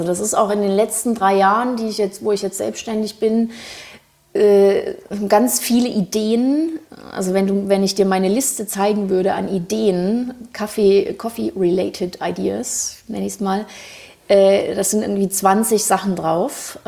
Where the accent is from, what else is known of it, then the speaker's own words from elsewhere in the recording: Thuringia, Germany; also born or lived in Frankfurt am Main; now in Berlin, Germany; ich bin ursprünglich aus Thüringen, habe aber sehr, sehr lange in Frankfurt am Main gelebt und habe dort dann alle Zelte abgebrochen, Anfang 2017 bin nach Berlin gekommen